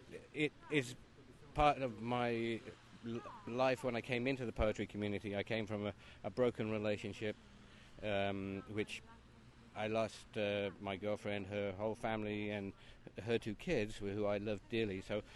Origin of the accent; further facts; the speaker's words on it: Stratford-upon-Avon, West Midlands, United Kingdom; Well, my hometown is Stratford-on-Avon, and my house is on the same street as Shakespeare's marital home.